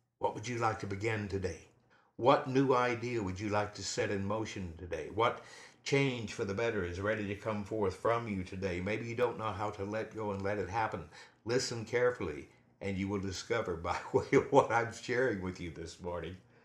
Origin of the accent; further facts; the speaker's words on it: Texas, United States; I was raised in Texas, where we had lots of tornadoes.